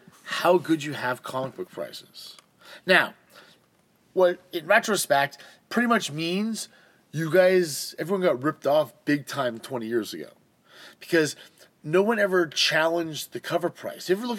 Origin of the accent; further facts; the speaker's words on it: Mississauga, Ontario, Canada; And I grew up in Mississauga